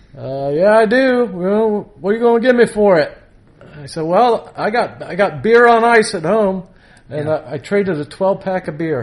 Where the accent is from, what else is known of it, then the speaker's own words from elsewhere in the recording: Cincinnati, Ohio, United States; born there; now in New Orleans, United States; I was born in Cincinnati, Ohio. Yeah. Came to New Orleans as a street performer.